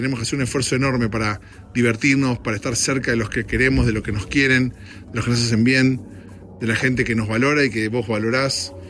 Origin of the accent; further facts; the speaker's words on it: Argentina; now in United States; tanto en mi país, en Argentina, acá con los demócratas y los republicanos